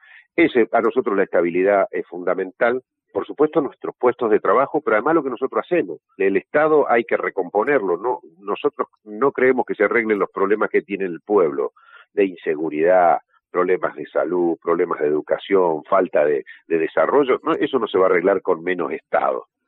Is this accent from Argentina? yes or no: yes; Argentina; Yo soy argentino